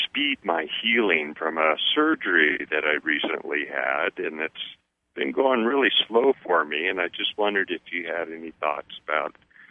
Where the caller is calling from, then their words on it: Montana, United States; I'm calling from Montana